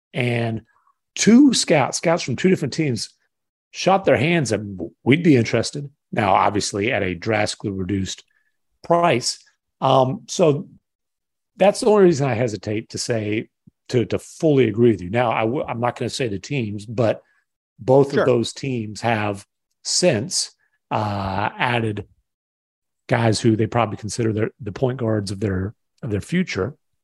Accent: Arkansas, United States; Hey, man, when I was growing up in Arkansas.

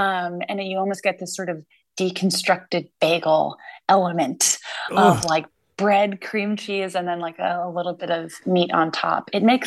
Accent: New England, United States; I like the New England buns. I'm from New England.

